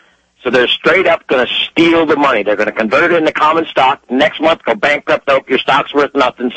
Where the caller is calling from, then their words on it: Illinois, United States; Out of Illinois, Alex.